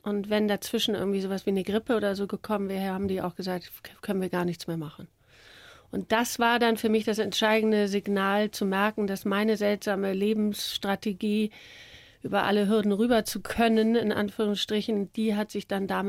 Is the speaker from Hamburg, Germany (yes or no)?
yes; Hamburg, Germany; ich bin ja Hamburgerin, Norddeutsche, und das ist mir sehr nah, irgendwie, so diese Mentalität.